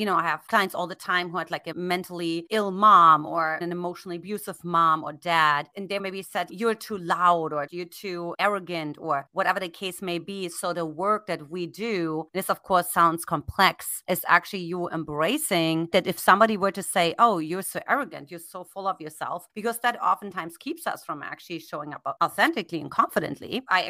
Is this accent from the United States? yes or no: no; Germany; English is a second language; moved away; maybe you don't know how to say something in English like me when I came from Germany.